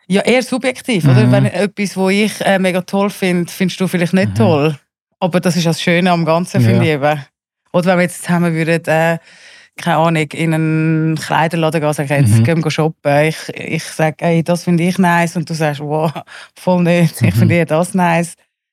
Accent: Zurich, Switzerland; also born or lived in Turkey; Ich bin ursprünglich aus der Türkei, meine beiden Eltern sind aus der Türkei. Wir sind natürlich ganz normal aufgewachsen, da in Zürich, unter Strasse.

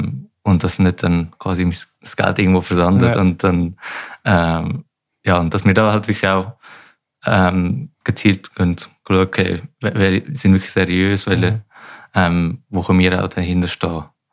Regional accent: Langnau, Bern, Switzerland; Wir kommen beide aus Langnau

